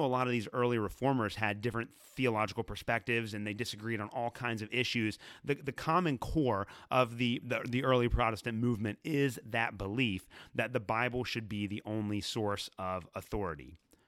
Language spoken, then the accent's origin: English; Kentucky, United States; or how I pronounce that since I'm from Kentucky.